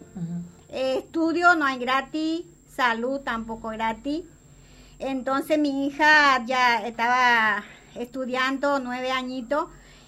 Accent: Paraguay; moved away as an adult; now in Argentina; Claro, yo ganaba en mi país, ponele $15.

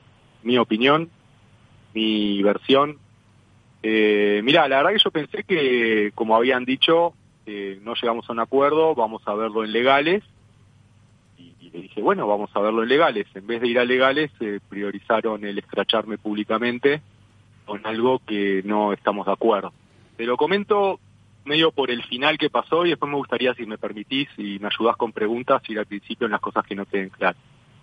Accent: Uruguay; el 2019 estaba remontándolo como muchos uruguayos a fuerza de voluntad.

